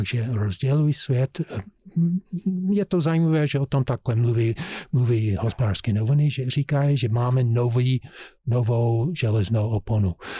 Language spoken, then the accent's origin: Czech; United States; Czech is a second language; Já jsem Američan, jsem vyrůstal v Americe, v republikánské rodině